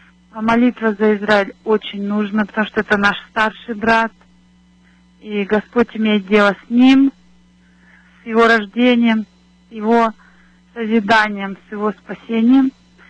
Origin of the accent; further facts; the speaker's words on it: Texas, United States; Мы из Техаса, и мои друзья слушают из Калифорнии вас.